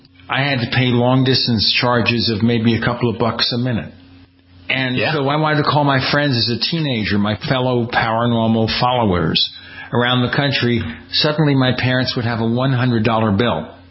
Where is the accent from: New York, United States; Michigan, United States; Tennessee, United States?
New York, United States; Brooklyn; I grew up in Brooklyn, New York.